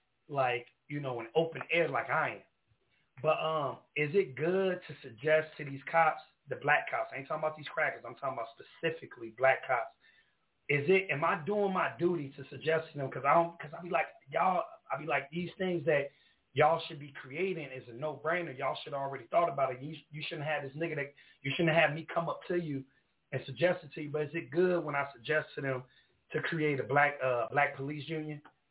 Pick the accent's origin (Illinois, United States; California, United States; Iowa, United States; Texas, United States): Illinois, United States; Chicago; Well, I'm a Chicagoan, like birth certificate and everything.